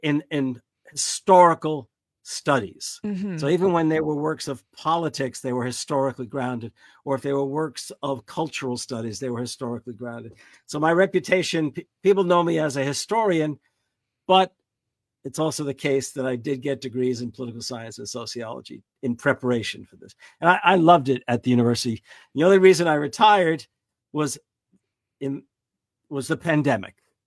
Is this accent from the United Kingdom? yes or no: no; New Jersey, United States; I've been here in Wisconsin for Must be 45 years now. I grew up in the New York City area, mostly on the Jersey side of the Hudson River.